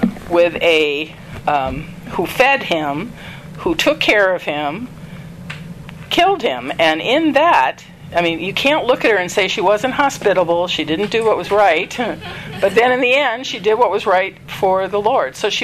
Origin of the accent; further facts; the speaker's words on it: United States; I'm an American, and I have a Greek background